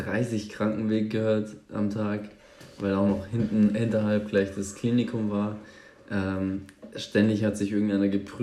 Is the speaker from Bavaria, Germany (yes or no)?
yes; Augsburg, Bavaria, Germany; Aus Augsburg. Ich bin geboren in Augsburg, immer noch wohnhaft in Augsburg.